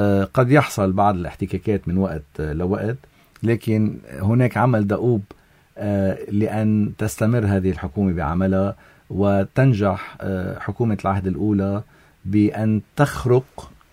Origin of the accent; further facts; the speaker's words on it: Lebanon; أنا كمواطن لبناني